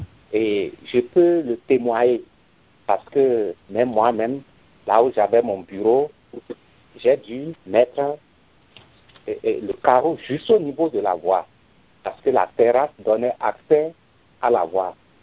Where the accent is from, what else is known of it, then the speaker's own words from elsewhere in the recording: Cotonou, Littoral, Benin; nous sommes nés au Bénin. On est presque nés, disons, à l'orée des indépendances, si je pourrais le dire. Et on a grandi à Cotonou, on a grandi jusqu'à ce que nous soyons ici dans ce pays.